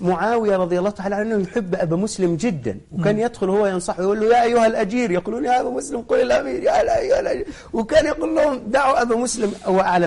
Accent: Egypt; هناك من مات ميتة يمكن يتذكرها أغلب من في المحافظة عندنا في مصر

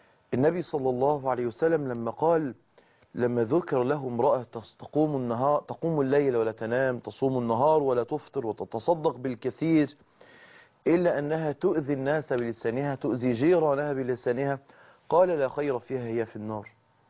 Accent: Egypt; يعني سقطتها باللفظ الدارج عندنا في مصر

